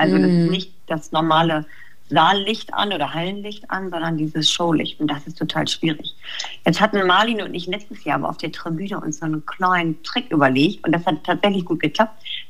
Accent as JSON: {"language": "German", "region": "Hamburg", "country": "Germany", "said": "Also jetzt als Hamburger Dian"}